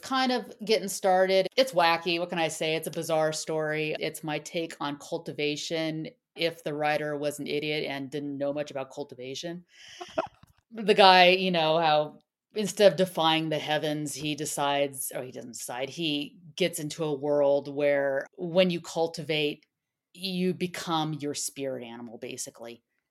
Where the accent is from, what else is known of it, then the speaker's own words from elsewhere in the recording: California, United States; accent: SoCal; must be my SoCal accent.